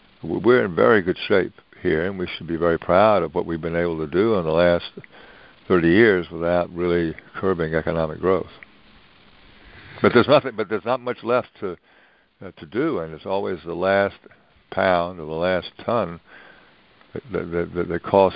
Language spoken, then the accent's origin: English; North Carolina, United States; But in my home state of North Carolina, where I grew up, there are the Great Smokies, they're called, and the beautiful Blue Ridge.